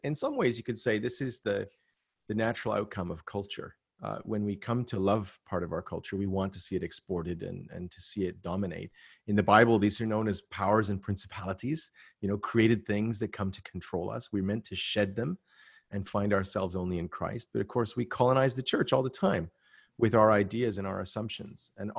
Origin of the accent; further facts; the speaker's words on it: Canada; I'm a Canadian, and I'll tell you about my family background if it's relevant.